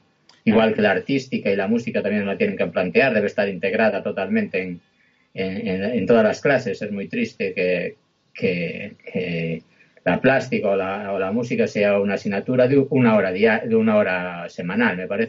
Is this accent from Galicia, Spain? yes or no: yes; Galicia, Spain; first language Galician; Spanish is a second language; normalmente soy gallego parlante